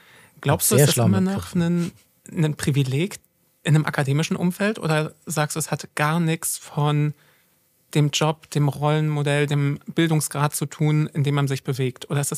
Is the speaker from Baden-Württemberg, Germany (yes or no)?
no; Görlitz, Saxony, Germany; ich bin in Görlitz groß geworden, ostdeutsche Kleinstadt an der Grenze zu Polen.